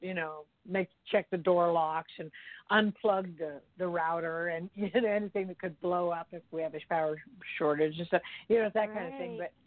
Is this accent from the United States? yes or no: yes; Washington, United States; born there; And then, you know, I was born in Washington State.